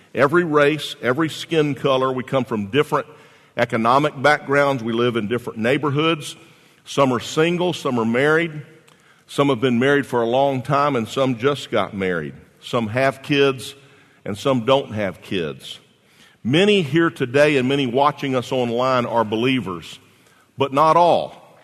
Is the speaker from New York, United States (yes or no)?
no; Jacksonville, Florida, United States; I think about my own personal life and growing up in Jacksonville, Florida, as a teenage boy, wondering what life was all about.